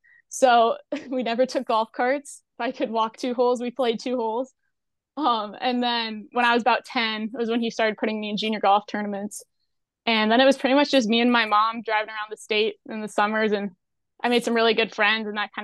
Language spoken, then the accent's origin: English; West Des Moines, Iowa, United States; Yeah, so I'm from West Des Moines. Grew up playing junior golf in Iowa, played a lot of Iowa PGA events and the IGA juniors growing up.